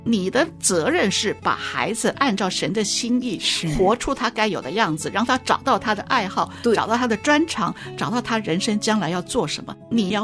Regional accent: China

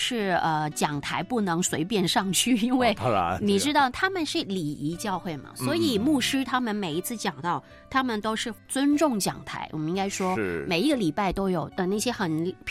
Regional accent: Hong Kong; 就因为我是在香港出生。

